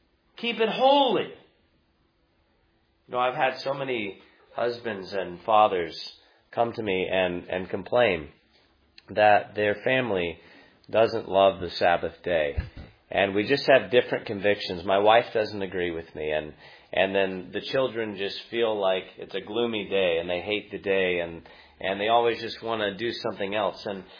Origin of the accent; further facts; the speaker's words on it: California, United States; I'm from California, and there are still blue laws on the books in some counties forbidding businesses to be open in California.